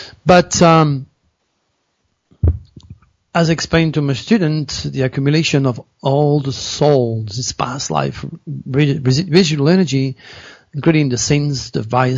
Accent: Scottsdale, Arizona, United States; I will be doing a presentation right here in my hometown at the Vision Quest Metaphysical Bookstore, which happens to be probably the biggest and the most busiest bookstore in Scottsdale, in Arizona.

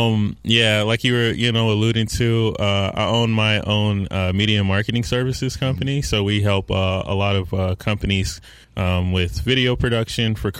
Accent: Charlotte, North Carolina, United States; Yeah, so I'm 29. I'm pretty much from Charlotte. I've been here since 93.

